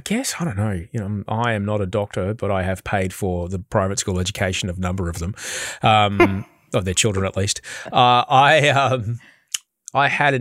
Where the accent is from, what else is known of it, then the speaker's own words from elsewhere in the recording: Brisbane, Queensland, Australia; But we, you know, like I grew up in Brisbane.